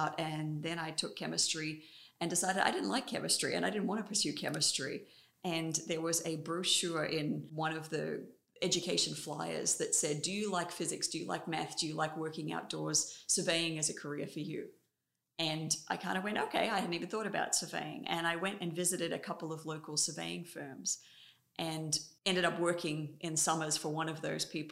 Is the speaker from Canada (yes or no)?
no; Australia; But growing up in Australia, there's sort of a different, everybody doesn't have to go to university.